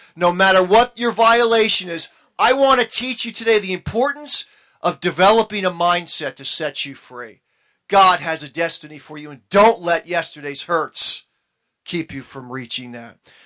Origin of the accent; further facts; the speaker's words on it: Texas, United States; accent: Texas; And when I really get to preaching, my Texas accent comes out, you know.